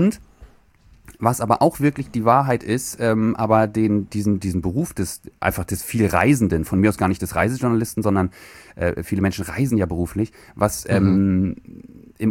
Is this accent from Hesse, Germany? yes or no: no; Kiel, Schleswig-Holstein, Germany; Ich wollte Handballprofi werden. Ich komme aus Kiel.